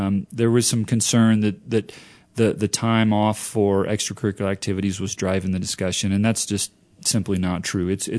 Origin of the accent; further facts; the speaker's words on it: Illinois, United States; You know, I'm from Illinois and you're from Virginia.